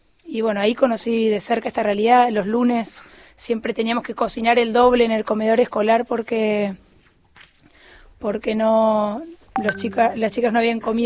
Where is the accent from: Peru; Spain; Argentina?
Argentina; Buenos Aires; born there; also born or lived in Añatuya; yo me fui a Añatuya, yo nací acá en Buenos Aires y me fui a Añatuya hace 10 años, 12 años ya en el 2006